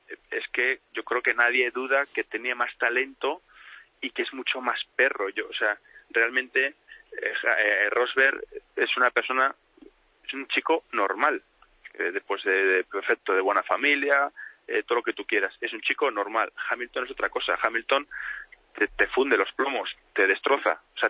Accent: Spain; como españoles que somos

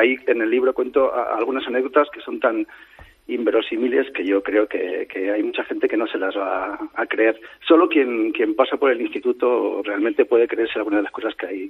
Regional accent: Arnedo, La Rioja, Spain; Yo trabajé siempre en Navarra. Soy riojano, de Arnedo, pero he trabajado siempre en institutos navarros.

